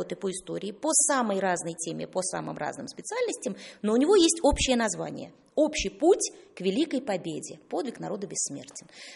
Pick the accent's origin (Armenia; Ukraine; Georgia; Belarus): Belarus; И мы, белорусы, сделали на этом акцент.